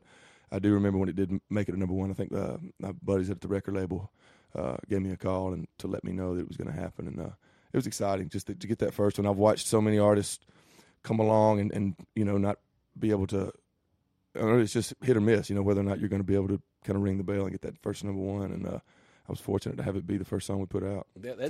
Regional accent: Atlanta, Georgia, United States; But I grew up in Atlanta, or about an hour from Atlanta

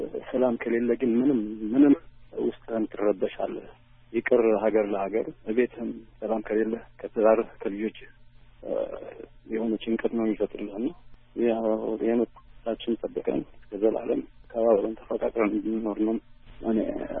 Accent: Asmara, Maekel, Eritrea; እኔ አስመራ ተወልጄ ነው ያደግኩት።

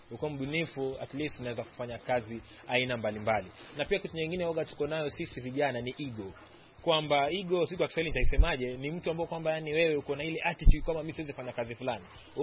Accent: Kisauni, Mombasa County, Kenya; ni kweli mimi natoka Kisauni, na pale unapata kwamba vijana wako radicalized, wako na ile itikadi kali

